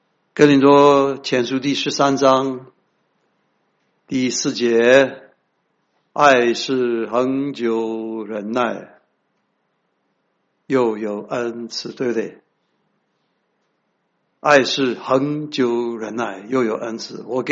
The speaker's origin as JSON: {"language": "Chinese", "country": "Taiwan", "accent": "Taiwanese Mandarin", "said": "我讲的普通话是台湾国语啊。"}